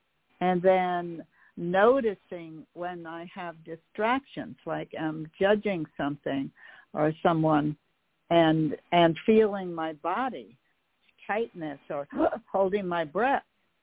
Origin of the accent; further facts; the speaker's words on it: Michigan, United States; But we are an hour and a half from Canada, and it is a very familiar to me because I'm from Upper Michigan, and when I was here in spring 5 years ago, it felt just like home.